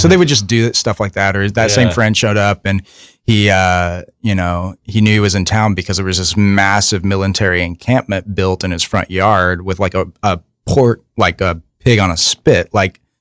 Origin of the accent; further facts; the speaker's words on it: Illinois, United States; I'm from Southern Illinois.